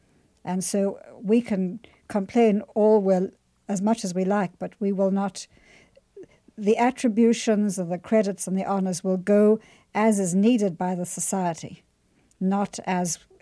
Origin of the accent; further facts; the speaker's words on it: Philadelphia, Pennsylvania, United States; Right. It is my hometown.